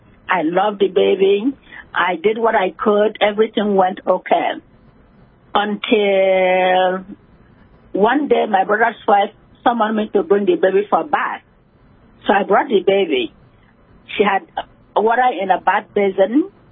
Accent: Nigeria; I'm a Nigerian.

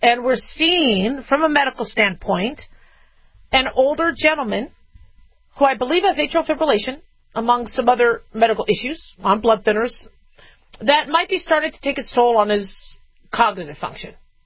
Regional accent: United States; Listen, okay, I'm independent and I'm American.

